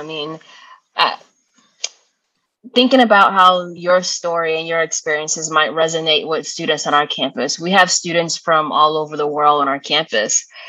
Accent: Atlanta, Georgia, United States; also born or lived in Florida; I was raised in Atlanta, Georgia, so down south in the heat. I did all my schooling in Florida, so when I came here, I tried to get away with hoodies.

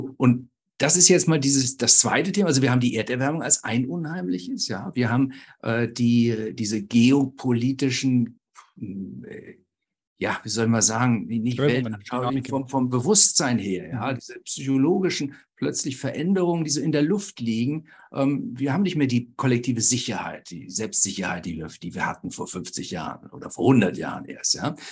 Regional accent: West Germany, Germany; ich bin in Westdeutschland aufgewachsen, mein Leben in den 70er, 80er Jahren

